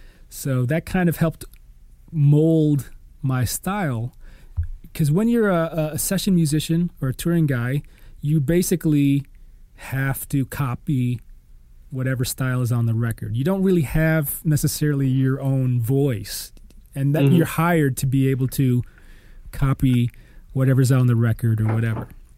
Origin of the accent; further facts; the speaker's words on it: Michigan, United States; So we just like, let's go back to the Midwest, because we're both from Michigan and we have a lot of friends that live in Chicago.